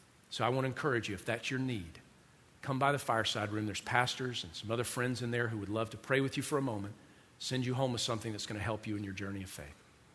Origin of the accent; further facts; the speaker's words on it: the South, United States; My connection to them is not because I'm originally from the South.